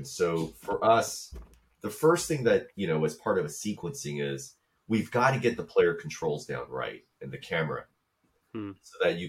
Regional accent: South Korea; You know, I grew up in South Korea

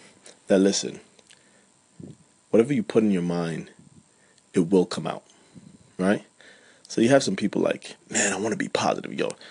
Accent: Jamaica; I'm from Jamaica, you know what I'm saying? If you can't figure it out already, bad man from Jamaica, boss man.

